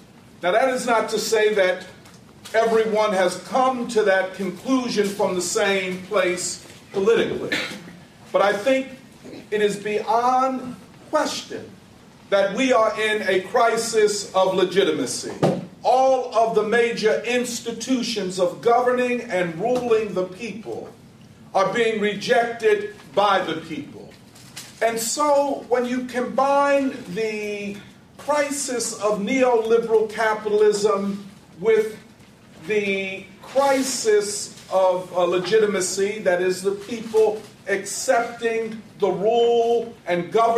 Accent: Philadelphia, Pennsylvania, United States; I'm from Philadelphia.

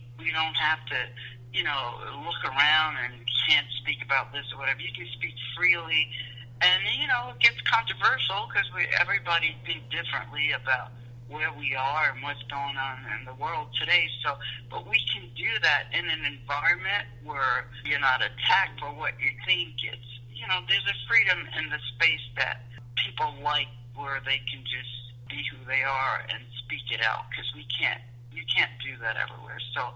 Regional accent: Georgia, United States; And also, growing up in Georgia in the South, I never saw any depiction of anybody that looked like me in a book.

